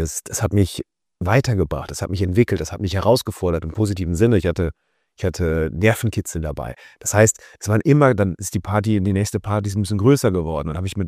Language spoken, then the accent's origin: German; Cologne, North Rhine-Westphalia, Germany; also wir kommen aus Köln